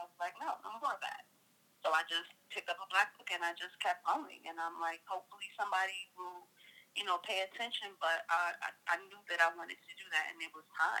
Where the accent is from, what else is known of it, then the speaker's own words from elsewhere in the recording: New York City, New York, United States; I'm from New York City. I've lived here all of my life, except for 2 years that I did a little stint in Georgia, but I wound up back home.